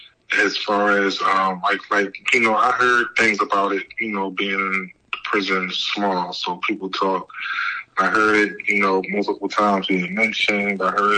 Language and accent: English; United States; born there; my parents, you know, being born and raised in Jamaica, they came over here as immigrants. I was born in the U.S.